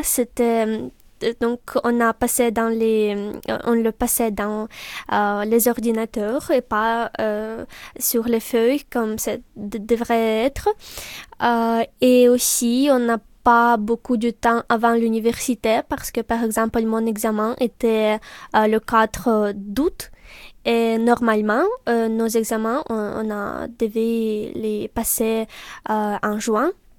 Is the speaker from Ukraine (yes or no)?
yes; Kyiv, Ukraine; French is a second language; Oui, je viens de Kiev